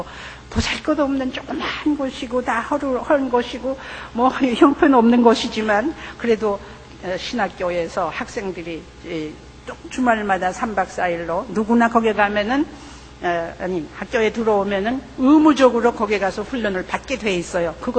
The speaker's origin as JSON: {"language": "Korean", "region": "Pyongyang", "country": "North Korea", "tie": "born or raised there", "said": "평양 사람이고 그러니까 평양 고향이 같으니까 나이도 비슷하고 하니까"}